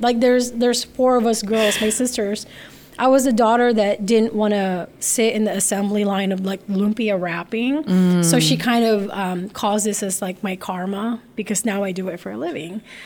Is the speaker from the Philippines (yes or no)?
yes; Philippines; If someone were to ask me what the epitome is of being a Filipino, I think it's in our blood, at least with me and my family.